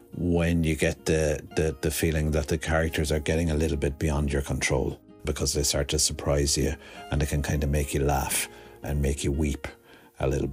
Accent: Ireland; More often than not, I guess I'm writing Irish characters, and Irish people like to talk. We're extremely fond of the sound of our own voices, but often we say very little.

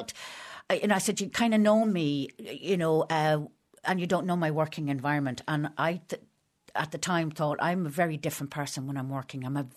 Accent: Dublin, Leinster, Ireland; It happens to be mine. It's a woman's journey through her life from the time she was born, really, growing up in Dublin in the early 50s.

